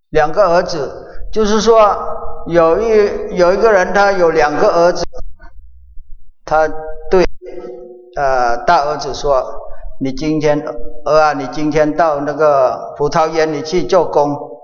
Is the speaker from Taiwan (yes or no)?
no; China; 我们中国人好像很少用这句话